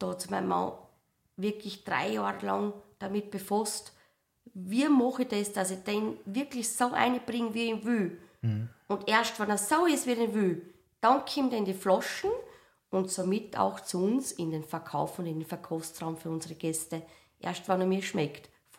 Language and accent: German; Rust, Baden-Württemberg, Germany; meine Mama hat damals gesagt, schau Kind, du bist in Rust geboren, schau raus, da vor der Tür ist dein Arbeitsplatz